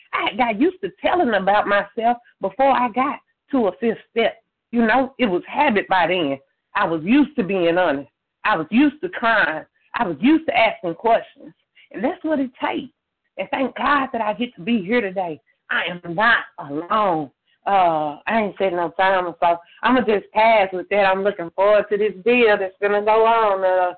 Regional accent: Tennessee, United States; now in California, United States; And I'm in California, but I'm from Tennessee.

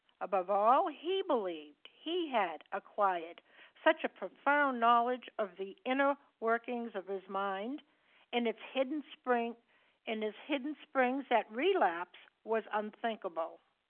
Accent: Massachusetts, United States; I'm from Massachusetts.

